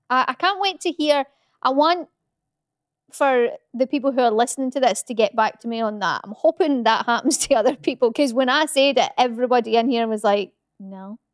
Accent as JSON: {"language": "English", "town": "Glasgow", "region": "Scotland", "country": "United Kingdom", "said": "I'm from Glasgow"}